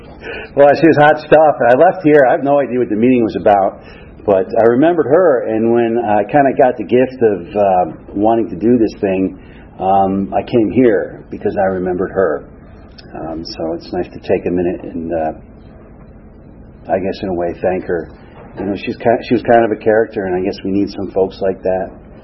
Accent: Connecticut, United States; I grew up in Connecticut. I have three older brothers. Just the middle class, lower middle class, dying mill town.

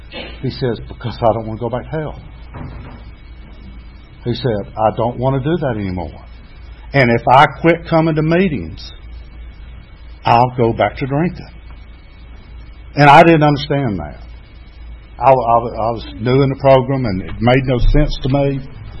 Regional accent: Dunwoody, Georgia, United States; And I live in Dunwoody. I grew up in Dunwoody.

